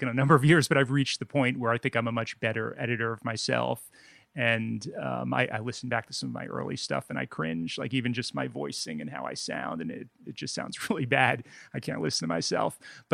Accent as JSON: {"language": "English", "town": "Montclair", "region": "New Jersey", "country": "United States", "tie": "born or raised there", "said": "I live in it's Montclair, or next to Montclair, Newark. Bloomfield's a town. So it's just like without traffic. It's like 20 minutes outside of the city. I grew up there"}